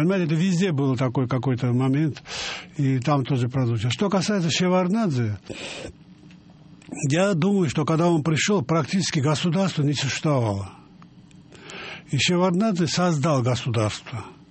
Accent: Tbilisi, Georgia; я вырос в Тбилисском дворе, и там, в том дворе, где я мое детство прошло, там жили армяне, поляки, евреи, грузины

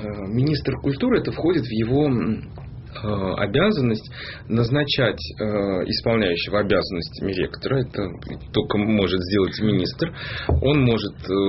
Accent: Moscow, Russia; also born or lived in Tbilisi, Georgia; я москвичом быть никак не могу, я тбилисец. Но, конечно, вырос я в Москве, всю жизнь служил в Москве, потому номинально им считаюсь.

